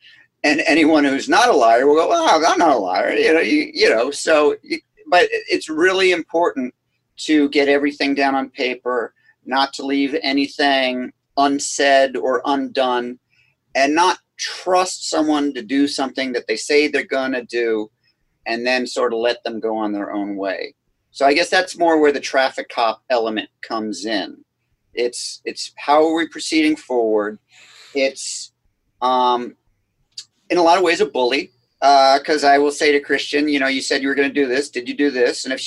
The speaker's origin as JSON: {"language": "English", "region": "Scotland", "country": "United Kingdom", "said": "So being Scottish and being a cheap bastard, I told her not to submit to any festivals until she tells me"}